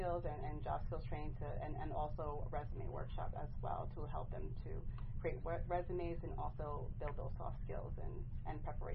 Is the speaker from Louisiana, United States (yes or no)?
no; New York, United States; I was born and raised in Long Island.